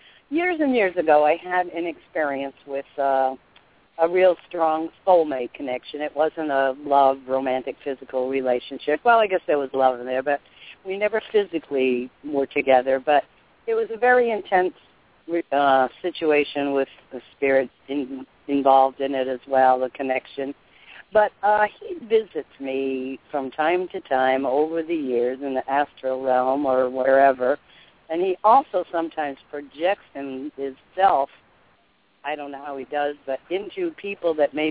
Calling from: South Carolina, United States; South Carolina

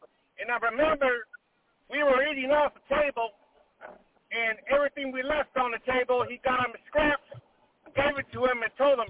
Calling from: Miami, Florida, United States; Street. 305.

